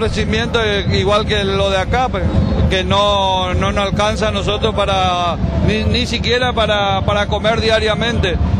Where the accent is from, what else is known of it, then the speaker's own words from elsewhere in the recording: Pirané, Formosa, Argentina; Soy de Pirané, provincia de Formosa.